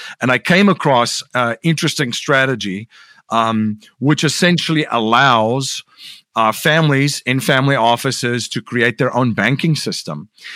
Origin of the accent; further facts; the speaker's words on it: South Africa; now in United States; I'm originally from South Africa, as I alluded to earlier. Came to the States 20 years ago. It's 21 years, really. 2001.